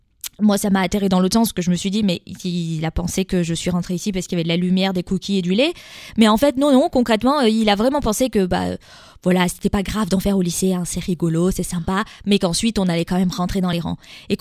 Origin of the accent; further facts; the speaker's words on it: France; moved away as an adult; now in Sweden; moi, je suis française de naissance. Bon, mes parents sont immigrés eux-mêmes. On a un peu l'immigration dans le sang. Puis, j'ai émigré en Suède plus tard.